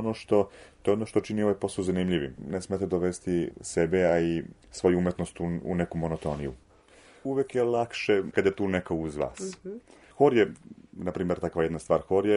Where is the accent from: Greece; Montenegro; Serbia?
Serbia; nije to samo kod nas u Srbiji